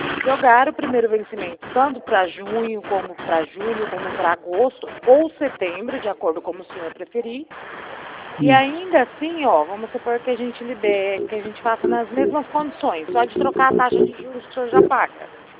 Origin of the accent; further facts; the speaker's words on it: Marília, São Paulo, Brazil; Eu sou de Marília